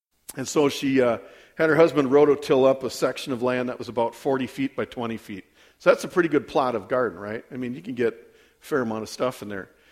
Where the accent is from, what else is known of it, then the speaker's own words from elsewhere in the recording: Waukesha, Wisconsin, United States; I grew up in Waukesha, kind of. I'm a city kid, okay?